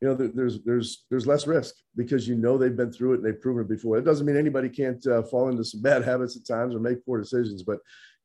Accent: Midwest, United States; I was kind of like a lot of guys growing up in the Midwest.

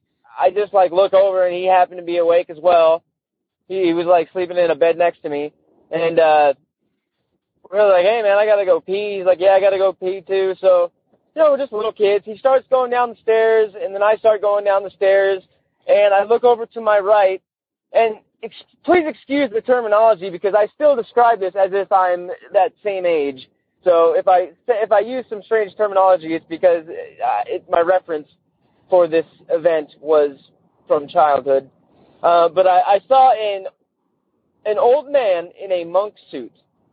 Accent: St. Helens, Oregon, United States

